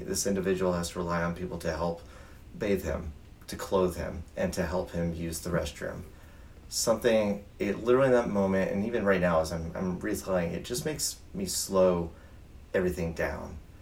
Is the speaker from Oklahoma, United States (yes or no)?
yes; Oklahoma, United States; moved away as an adult; now in Colorado, United States; And I moved to Colorado. I grew up in Oklahoma, vacationed in Colorado growing up.